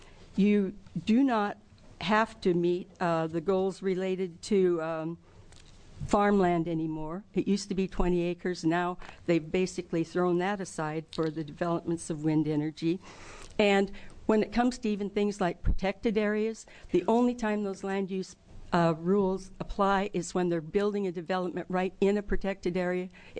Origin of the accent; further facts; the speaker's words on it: Kinzua, United States; I'm from Kinzu. I went all through grade school at Kinzu Grade School. That was a logging town.